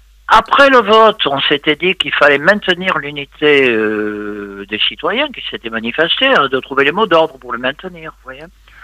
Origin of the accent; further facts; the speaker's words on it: Marseille, Provence-Alpes-Côte d'Azur, France; moi, je suis Marseillais, je suis resté Marseillais de cœur, alors vous voyez.